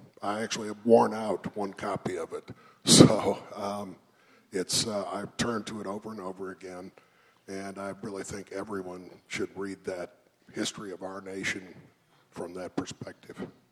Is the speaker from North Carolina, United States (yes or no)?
yes; Durham, North Carolina, United States; also born or lived in Vietnam / Thailand; I grew up mostly in Durham, North Carolina, Vietnam, and Thailand.